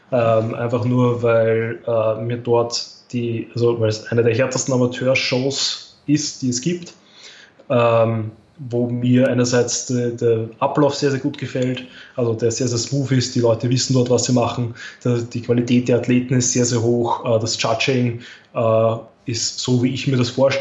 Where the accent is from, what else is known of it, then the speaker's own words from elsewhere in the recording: Austria; Eventuell werde ich die GNBF kann ich leider nicht wirklich als Österreicher mitmachen